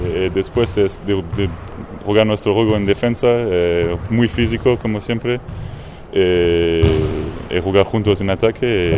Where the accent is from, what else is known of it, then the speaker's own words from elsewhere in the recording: Nice, Provence-Alpes-Côte d'Azur, France; Spanish is a second language; Camille es de mi pueblo, es de Niza.